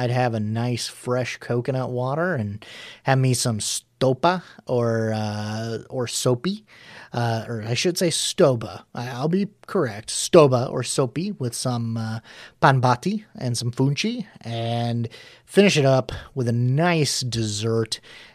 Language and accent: English; United States; Once again, I'm from North America, you know, the United States.